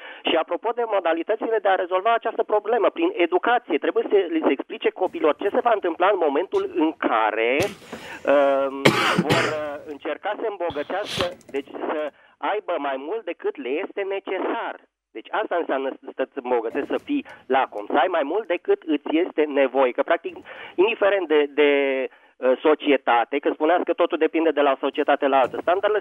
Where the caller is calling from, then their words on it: Bucharest, Romania; din București.